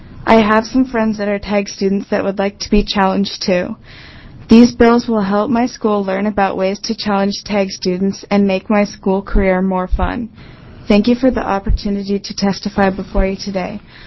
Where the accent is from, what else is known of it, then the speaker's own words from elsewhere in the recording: Salem, Oregon, United States; I am from Salem, Oregon. I am a fifth-generation Oregonian and in the eighth grade at a Salem middle school.